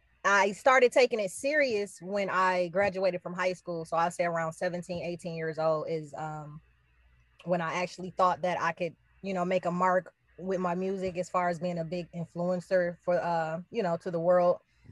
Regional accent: Detroit, Michigan, United States; Okay, well, first off, I'm originally from Detroit, Michigan.

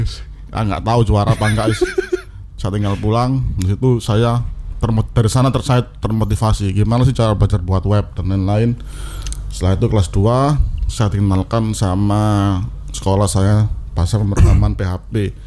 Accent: Sidoarjo, East Java, Indonesia; also born or lived in Malang; Saya asli Putra Sidoarjo, yang lama tinggal di Malang dulu.

